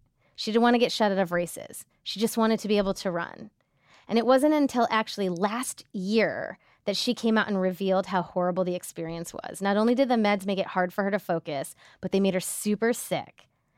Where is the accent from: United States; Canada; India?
India; as an Indian